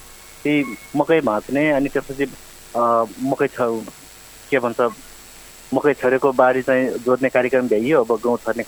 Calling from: Sagine, Karnali Province, Nepal; म ढोरचोर गाउँपालिका ward number 4 सागिने सल्यानदेखि म

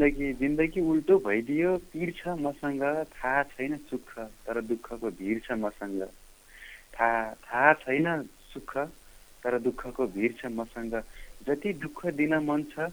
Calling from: Khajura, Lumbini Province, Nepal; म चाहिँ खजुरादेखि

